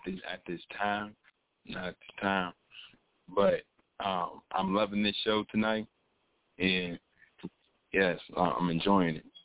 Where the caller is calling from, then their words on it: Pittsburgh, Pennsylvania, United States; calling out of Pittsburgh, Pennsylvania.